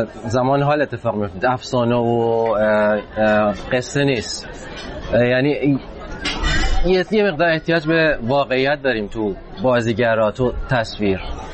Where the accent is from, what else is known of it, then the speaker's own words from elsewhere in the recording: Iran; من تو ایران به دنیا اومدم، بزرگ شدم.